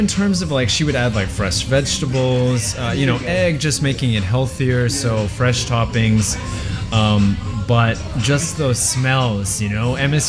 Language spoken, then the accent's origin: English; Tokyo, Japan; I grew up in Tokyo. Mom's Filipino, so I did eat a lot of Filipino dishes at home.